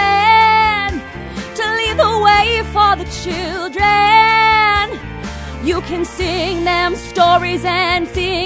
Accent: Seattle, Washington, United States; Is I'm from Seattle, Washington, and I went to school in Oklahoma City, which was a big jump for me culturally.

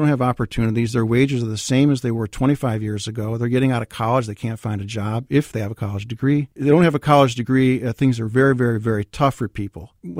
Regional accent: Detroit, Michigan, United States; I grew up in Detroit. I went to graduate school in Michigan

